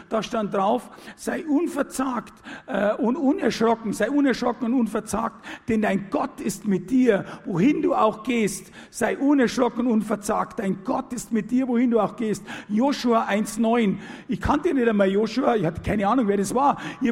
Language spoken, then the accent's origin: German; Munich, Bavaria, Germany; ein Haus am Gardasee, das hat man so als Münchner Statussymbol.